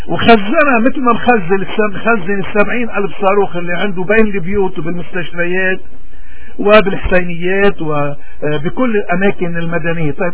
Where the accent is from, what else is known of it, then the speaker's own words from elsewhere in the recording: Lebanon; إذن نحن كلبنانيين أكثر ناس نحن معنيين بهذا الأمر